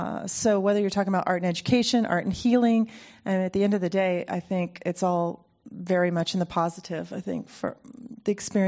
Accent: Ohio, United States; I grew up in Ohio in a place that was completely devoid of culture, unless you count sports

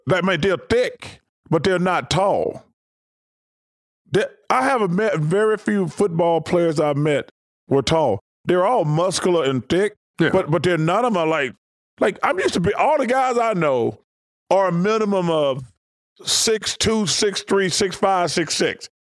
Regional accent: Alabama, United States; I grew up in Alabama, so we don't have any pro football.

